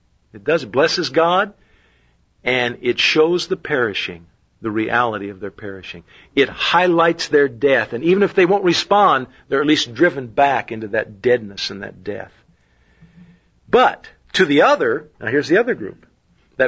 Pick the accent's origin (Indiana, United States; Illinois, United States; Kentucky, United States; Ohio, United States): Indiana, United States; Indianapolis; born there; we were going to trek back up to Indiana and Minnesota, where we were born. I was born in Indianapolis, my wife in Minneapolis.